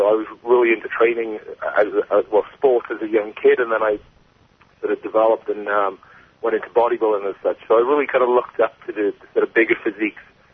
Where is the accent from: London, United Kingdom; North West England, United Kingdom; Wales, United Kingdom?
Wales, United Kingdom; Swansea; Yeah, Swansea, Wales.